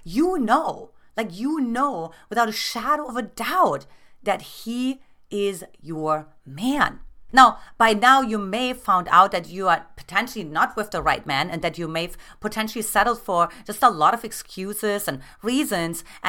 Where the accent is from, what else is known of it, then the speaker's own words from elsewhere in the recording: Germany; obviously I'm from Germany and his brother was actually in Germany at the time.